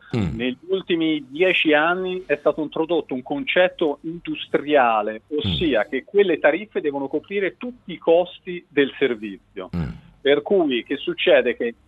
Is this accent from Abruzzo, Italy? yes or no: no; Tuscany, Italy; Non mi stimoli, che lo sai, che io sono toscano.